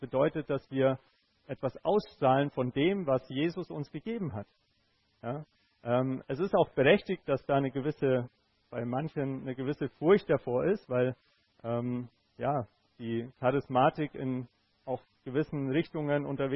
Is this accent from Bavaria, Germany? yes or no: yes; Bavaria, Germany; Ich bin Oberfranke.